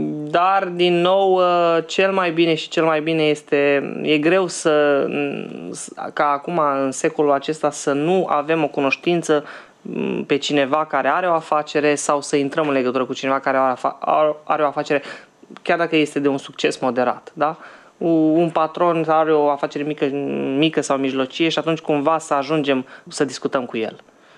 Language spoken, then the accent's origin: Romanian; Romania; Mai avem noi o problemă ca și români, ca și, din nou, matrice balcanică, în care discutăm despre îmbogățirea peste noapte.